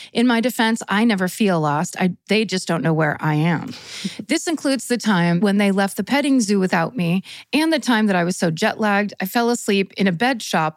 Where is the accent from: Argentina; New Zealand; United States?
New Zealand; I grew up in New Zealand, so I'd forgotten that South Africa is a bit more scary and dangerous